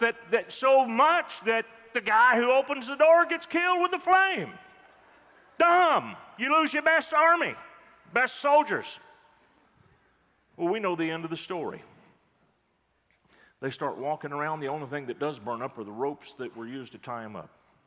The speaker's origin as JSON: {"language": "English", "region": "Texas", "country": "United States", "said": "Now, I told you I come from Texas, out in the panhandle, actually, and we have dunghills out there."}